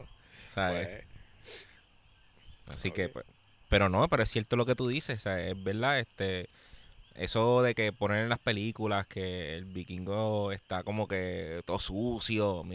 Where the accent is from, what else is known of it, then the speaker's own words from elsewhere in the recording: Puerto Rico; Sí, es como los puertorriqueños, cuando salíamos, pues la mamá lo que te decía